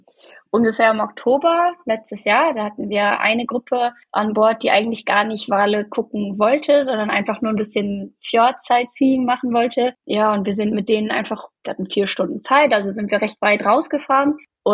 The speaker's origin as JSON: {"language": "German", "region": "Lower Saxony", "country": "Germany", "moved": "as an adult", "lives_now": "Norway", "said": "Ich komme ja eigentlich aus Ostfriesland und das ist halt recht nah an der Grenze."}